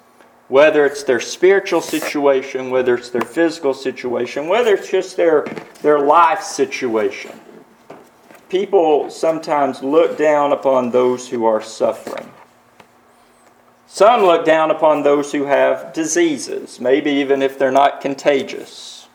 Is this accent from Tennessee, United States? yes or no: yes; Tennessee, United States; growing up in East Tennessee, I didn't see a lot of that. There weren't homeless on the streets. It was a little town I lived in, and I've always lived in small towns